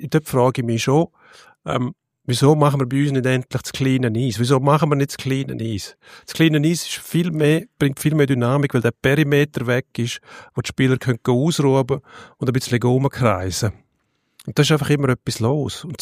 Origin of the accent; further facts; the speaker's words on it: Switzerland; bei uns in der Schweiz